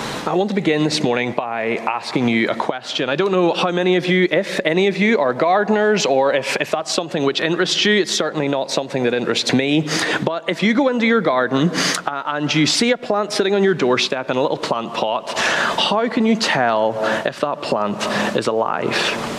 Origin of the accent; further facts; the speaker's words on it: Bangor, Northern Ireland, United Kingdom; I'm from Bangor, and yeah, I'm a member in Dundonald Baptist Church.